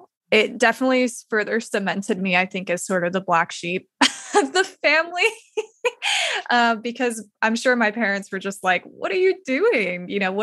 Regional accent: Utah, United States; we left, moved back to my home state of Utah.

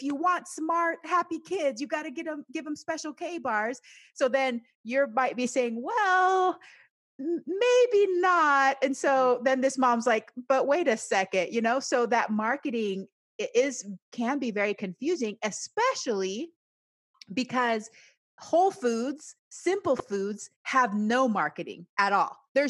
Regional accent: Panama; also born or lived in United States; I grew up both in Panama and the United States.

